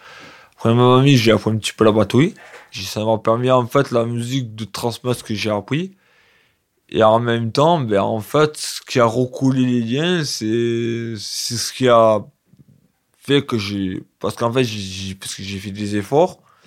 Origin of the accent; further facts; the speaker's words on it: Sénas, Provence-Alpes-Côte d'Azur, France; J'ai grandi à Sénas, chez mes parents.